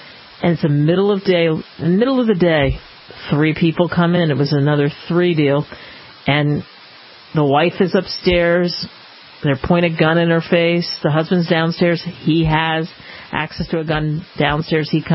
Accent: New Jersey, United States; And I grew up in New Jersey, not a pro-Second Amendment place.

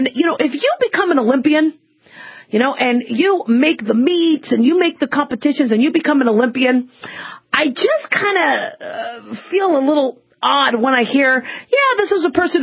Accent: Phoenix, Arizona, United States; When I grew up in Phoenix, Arizona, I was always told that you need to be careful

